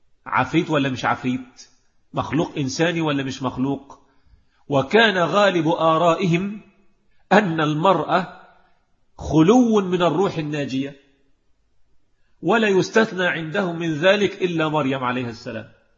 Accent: Egypt; لما تولى الإمارة عندنا في مصر

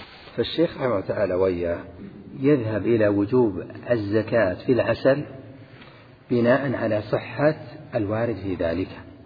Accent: Al-Qassim, Saudi Arabia; على اختلاف أنواع التمر المشهور عندنا في القصيم

